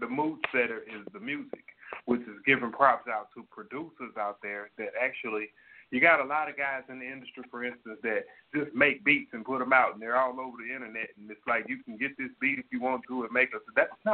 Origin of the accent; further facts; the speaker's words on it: Germany; I grew up in Germany